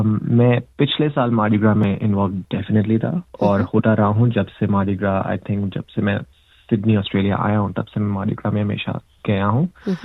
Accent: Dubai, United Arab Emirates; چاہے پاکستان میں ہوں, چاہے دبئی میں ہوں جہاں پر میں پلا بڑا, انڈیا میں ابھی تک گیا نہیں

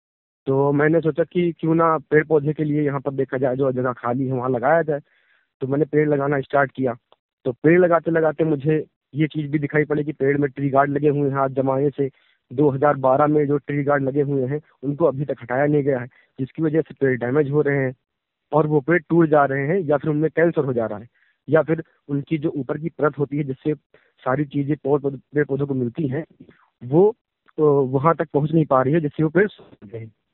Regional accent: Barkhurdarpur, Uttar Pradesh, India; और मैं रायबरेली जिले का रहने वाला हूँ। मेरा गांव का नाम है बरखुरदारपुर। और जब मैं अपने गांव से निकला शहर कमाने के लिए, तब दिल्ली शहर में गया मैं

